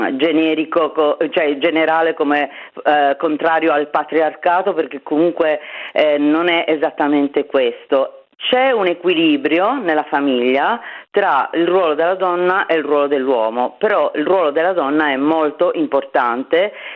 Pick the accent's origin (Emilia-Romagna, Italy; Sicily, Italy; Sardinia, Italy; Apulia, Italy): Sardinia, Italy; non sono nativa di questi luoghi, sono sarda ma non sono di Bonorva, non sono del Meilugu